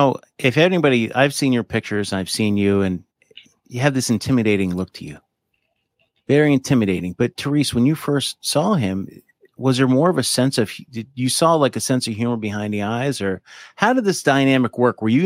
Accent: New Jersey, United States; Because, growing up in New Jersey, it's the New Jersey Giants.

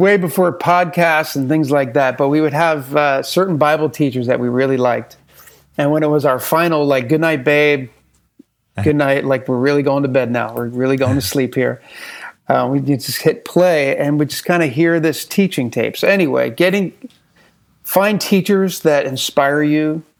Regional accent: Philadelphia, Pennsylvania, United States; We're originally from the Northeast, from Philadelphia.

